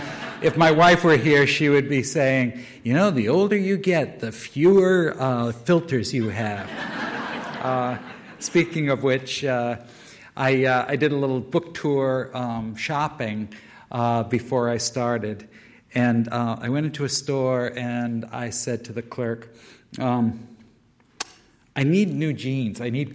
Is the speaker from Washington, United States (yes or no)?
no; Norwich, Connecticut, United States; two events that I recall from my childhood in my hometown in eastern Connecticut, the town of Norwich.